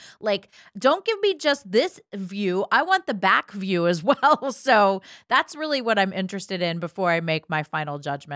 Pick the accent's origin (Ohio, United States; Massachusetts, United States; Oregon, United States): Ohio, United States; But I grew up in Ohio, so like goats, chickens, farm animals I wasn't really into because they were just everywhere, you know?